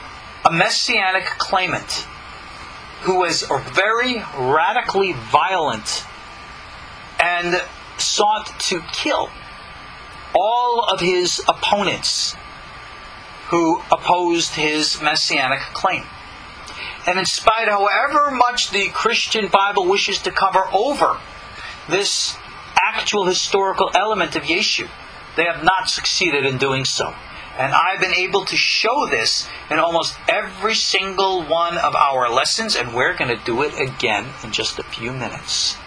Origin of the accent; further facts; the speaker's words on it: New York, United States; born or raised there